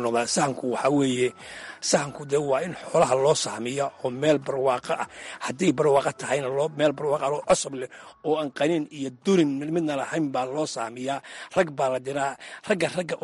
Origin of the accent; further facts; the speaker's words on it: Buuhoodle, Togdheer, Somalia; waxaan ku dhashay magaalada Buuxoodle